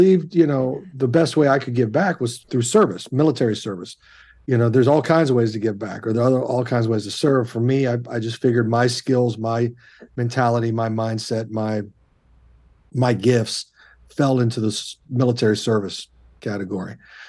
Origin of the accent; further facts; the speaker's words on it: Midwest, United States; And then, being a Midwesterner, you go to college, you got to get a job.